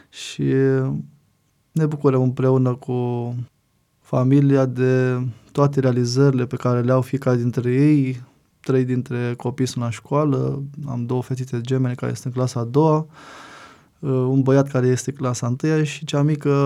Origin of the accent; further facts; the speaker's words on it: Maglavit, Dolj, Romania; moved away as an adult; also born or lived in Craiova; now in Mehedinți, Romania; eu nefiind mehedințean de Baștin, am venit din Dolj, din comuna Maglavit. Mi-a fost greu la început un pic pentru acomodare